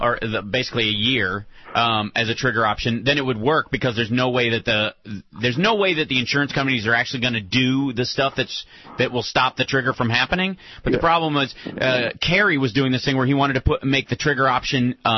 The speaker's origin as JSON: {"language": "English", "region": "Kentucky", "country": "United States", "tie": "born or raised there", "also_born_or_lived": "Chicago", "said": "I lived in Chicago. I grew up in Kentucky"}